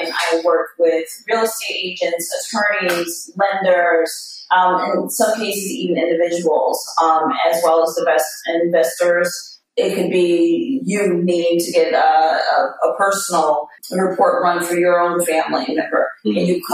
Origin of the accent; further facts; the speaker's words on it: Bronx, New York, United States; I'm an original New Yorker, born and bred. I was born in the Bronx and spent several years there and basically moved out to Long Island about, 14 years ago now at this point.